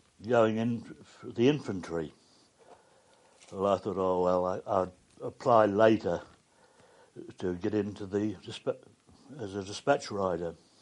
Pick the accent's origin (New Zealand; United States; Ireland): New Zealand; Dunedin, Otago; I was born in Dunedin, in the South Island of New Zealand.